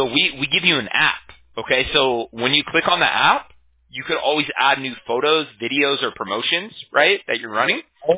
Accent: Huntington Beach, California, United States; I'm from Huntington Beach

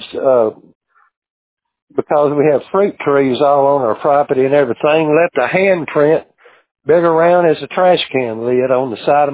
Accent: Tennessee, United States; also born or lived in Los Angeles; I live in my hometown of Tennessee

